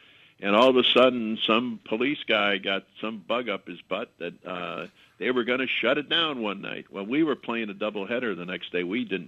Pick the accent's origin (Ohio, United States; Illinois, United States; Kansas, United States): Illinois, United States; Chicago; And I'm born and raised in Chicago, the Loop.